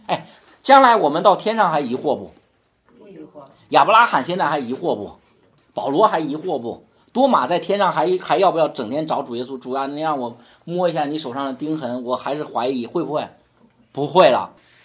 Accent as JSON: {"language": "Chinese", "country": "China", "said": "我们中国人"}